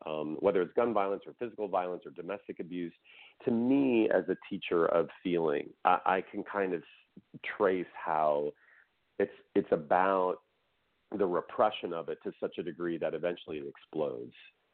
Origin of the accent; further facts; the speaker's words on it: Midwest, United States; it's a short story based on my life as a young gay boy growing up in the Midwest.